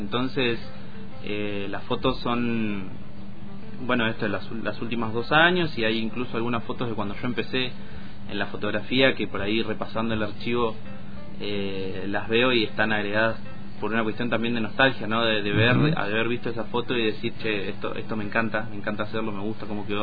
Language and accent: Spanish; Trelew, Chubut, Argentina; Soy nacido y criado allá en Trelew, en Chubut, y hay muchos lugares que incluso yo habiendo crecido allá no conozco